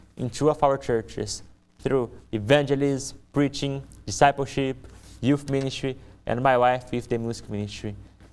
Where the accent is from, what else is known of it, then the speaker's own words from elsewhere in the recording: Brazil; English is a second language; speaks Portuguese, just like I do, and English, just like you do. As you know, I was born and raised in Brazil, but I didn't have the privilege to grow up in a Christian home.